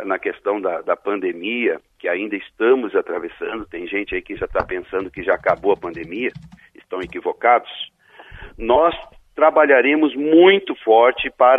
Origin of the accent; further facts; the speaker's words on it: Porto Alegre, Rio Grande do Sul, Brazil; moved away as an adult; now in Caxias do Sul, Brazil; tenho 47 anos … há 25 anos, sou natural de Porto Alegre, estou em Caxias do Sul há 17 anos